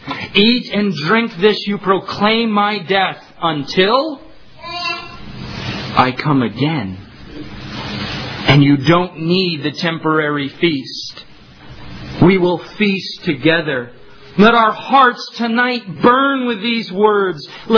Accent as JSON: {"language": "English", "region": "New York", "country": "United States", "said": "Sorry, most of you would say written. I'm from New York."}